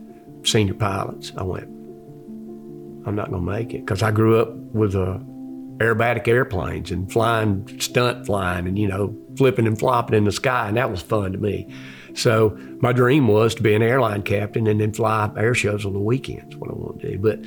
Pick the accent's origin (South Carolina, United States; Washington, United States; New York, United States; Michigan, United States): South Carolina, United States; also born or lived in Pensacola, Florida; I grew up in South Carolina, the upstate. I was actually born in Pensacola, Florida, but I grew up in the upstate in South Carolina, and, you know, just grew up a farm kid.